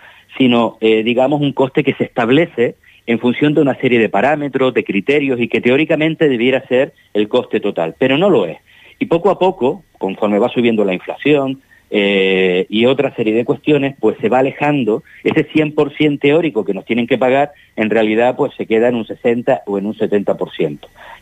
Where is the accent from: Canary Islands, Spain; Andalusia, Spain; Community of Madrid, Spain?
Canary Islands, Spain; como canarios y canarias